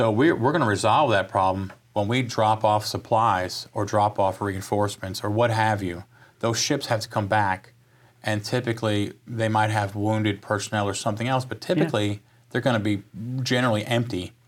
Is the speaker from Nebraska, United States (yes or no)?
no; Kentucky, United States; And I'm basically from Kentucky.